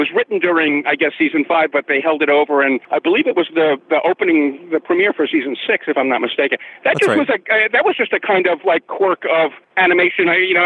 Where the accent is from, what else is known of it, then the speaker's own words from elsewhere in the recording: Brooklyn, New York, United States; because I grew up in Brooklyn. I was kind of more of an urban.